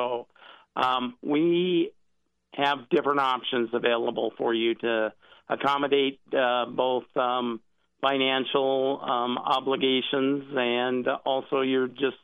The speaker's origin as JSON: {"language": "English", "region": "Montana", "country": "United States", "said": "I'm originally from Montana"}